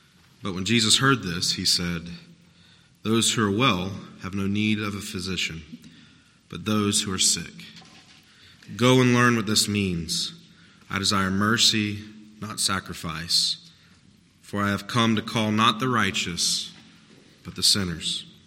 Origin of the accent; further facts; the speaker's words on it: South Carolina, United States; I'm from South Carolina.